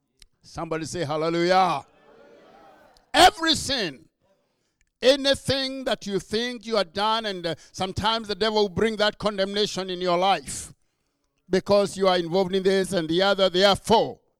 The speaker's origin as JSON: {"language": "English", "country": "Kenya", "tie": "born or raised there", "said": "So I have an accent, but it's because I was born and raised in Kenya"}